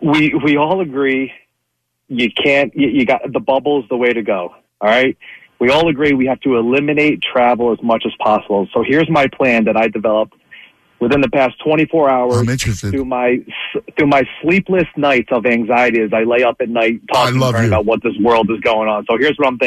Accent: Philadelphia, Pennsylvania, United States; now in Buffalo, United States; I'm from Philly. I live in Buffalo. I've been out here for a couple years now.

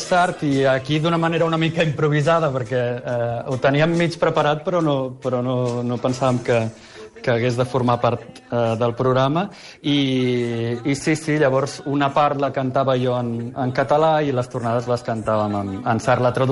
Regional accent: Alghero, Sardinia, Italy; accent: Algherese Catalan; el meu català, la meva varietat del català, l'algarès

